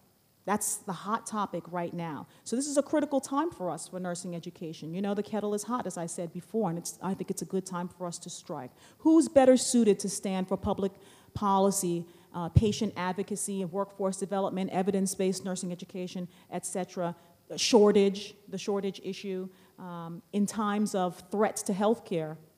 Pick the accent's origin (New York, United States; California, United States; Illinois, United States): New York, United States; And I'm from New York, where driving is aggressive.